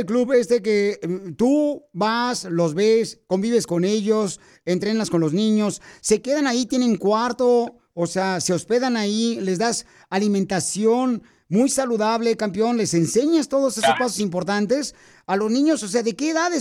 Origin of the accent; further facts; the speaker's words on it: Ocotlán, Jalisco, Mexico; Así somos los de Ocotlán, paisanos.